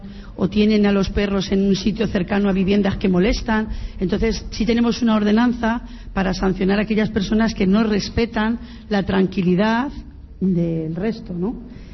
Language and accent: Spanish; Madrid, Community of Madrid, Spain; Pues es un problema. Como soy madrileña, dirías, bueno, esta mujer es políticamente correcta.